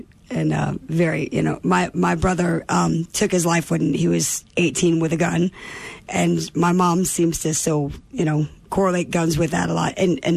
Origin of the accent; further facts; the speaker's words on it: the South, United States; but growing up in the South, that would be the case.